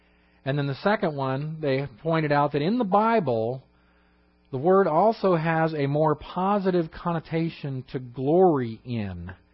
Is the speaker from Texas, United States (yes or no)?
yes; Houston, Texas, United States; because you were born and raised in Houston like I was, right?